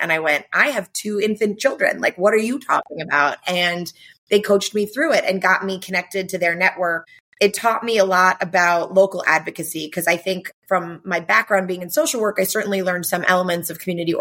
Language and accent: English; Wellesley, Massachusetts, United States; So I grew up in Massachusetts. I grew up in a suburban college town, Wellesley, Massachusetts, west of Boston.